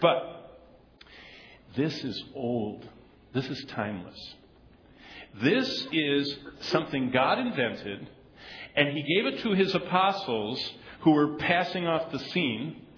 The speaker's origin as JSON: {"language": "English", "town": "Lansing", "region": "Michigan", "country": "United States", "tie": "born or raised there"}